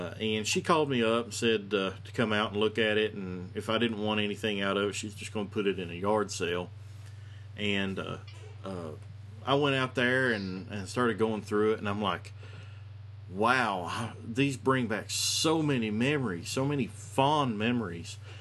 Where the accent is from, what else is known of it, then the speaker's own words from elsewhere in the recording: Florida, United States; As many of you may know, I grew up in South Florida and went to college in the central part of the state.